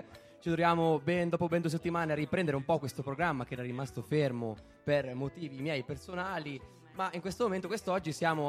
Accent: Como, Lombardy, Italy; Io sono di Como, forse come tu sai.

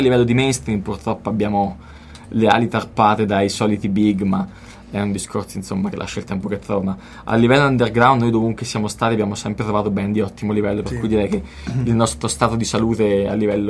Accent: Foligno, Umbria, Italy; Considerate che noi siamo di Foligno e in pratica non abbiamo una vera e propria sala prove.

